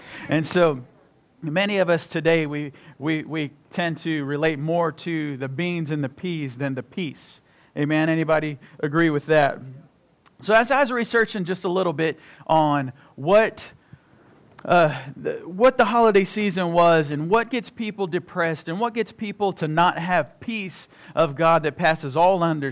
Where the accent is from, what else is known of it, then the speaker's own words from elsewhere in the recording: Killeen, Texas, United States; I'm from Killeen. I was born in the Temple Hospital. I've been here all 39 years of my life that I wasn't in school learning. So this is my home.